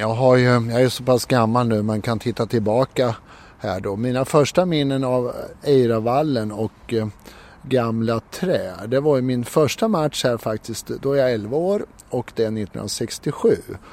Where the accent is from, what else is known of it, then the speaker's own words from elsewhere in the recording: Möllhyttan, Örebro County, Sweden; Ja, jag är utifrån en liten ort som heter Möllhyttan här, där jag är från i Västerrike. Och sen kom jag då till Degerfors, blev värvad då.